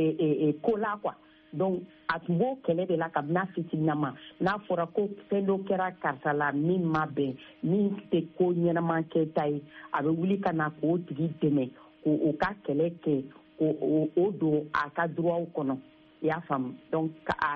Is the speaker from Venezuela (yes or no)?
no; Mali; born or raised there